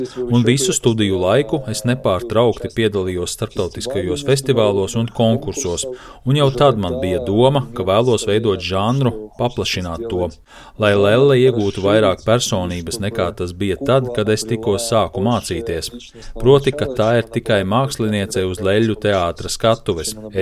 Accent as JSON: {"language": "Latvian", "town": "Kharkiv", "region": "Kharkiv Oblast", "country": "Ukraine", "said": "Harkivas pilsētā, no kurienes es nāku, ir leļu teātris, valsts lielais leļu teātris"}